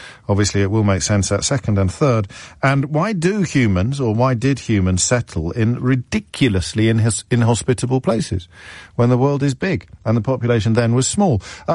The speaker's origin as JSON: {"language": "English", "town": "Kidderminster", "region": "West Midlands", "country": "United Kingdom", "tie": "born or raised there", "said": "I grew up in Kidderminster, mate."}